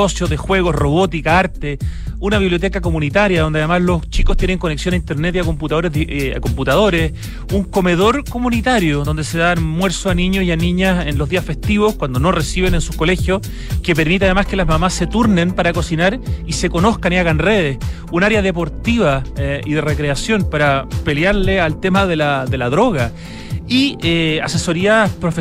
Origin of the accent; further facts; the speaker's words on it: Santiago, Santiago Metropolitan, Chile; para quienes somos santiaguinos es un tremendo museo sobre Santiago.